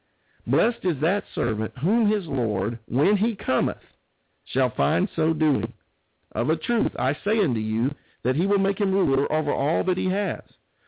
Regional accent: Auburn, Alabama, United States; also born or lived in Montgomery, Alabama / Washington, D.C. / Georgia; This is my hometown where I grew up, Auburn, Opelika, Alabama. But I had been gone for 20 years.

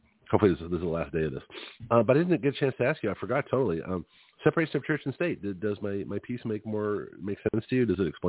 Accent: Canada; Now, being a Canadian

